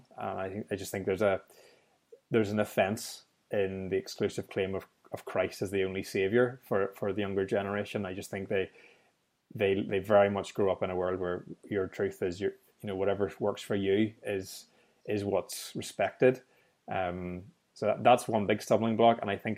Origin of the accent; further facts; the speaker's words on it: Northern Ireland, United Kingdom; I come from Northern Ireland